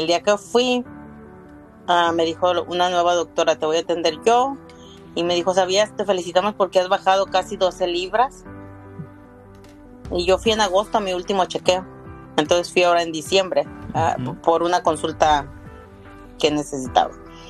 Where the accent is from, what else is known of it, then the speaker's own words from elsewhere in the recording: Mexico; moved away as an adult; now in United States; Yo soy mexicana, tengo 44 años, tengo 25, 26 viviendo aquí en Estados Unidos.